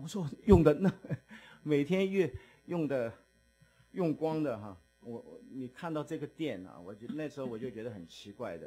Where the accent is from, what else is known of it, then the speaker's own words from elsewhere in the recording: China; 勤俭持家是美德啊，是我们中国人的美德，要攒钱的。